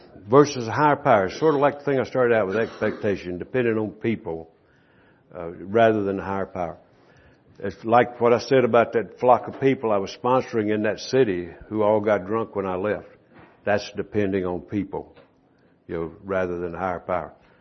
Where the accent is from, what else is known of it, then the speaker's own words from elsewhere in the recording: Scotland, United Kingdom; moved away as an adult; We came over from Scotland about how we do our meetings. But if we'd let you, you'd have probably said, now here's how we do it in Dundee, you know.